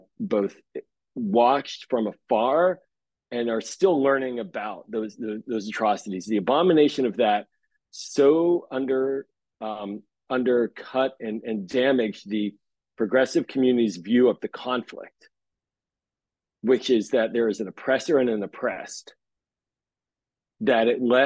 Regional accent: Pittsburgh, Pennsylvania, United States; I grew up in Pittsburgh. I have a lot of family in Israel.

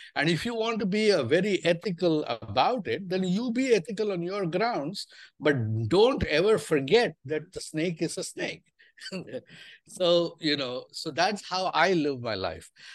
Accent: India; And that's because I grew up in India. And I grew up where in India, herbal medicine and natural products of nature used in everyday health and wellness is part and parcel of everyday life.

